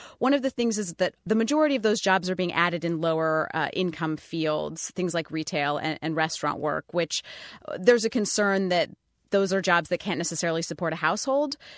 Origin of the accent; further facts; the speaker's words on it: Idaho, United States; I am planning on going home to my home state, Idaho, this summer to see my family.